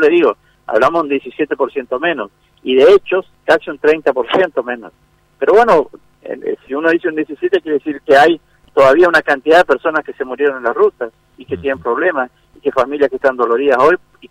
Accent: Misiones, Argentina; de un lugar cerca de mi pueblo. Y bueno, pasó lo que pasó y uno tiene dolor hoy por una vida menos en la provincia de Misiones.

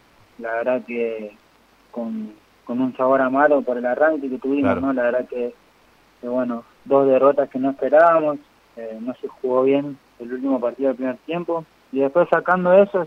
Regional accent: Buenos Aires, Argentina; si bien yo soy, bueno, de Buenos Aires, por ahí, bueno, y creo que hacía 10 grados en Buenos Aires

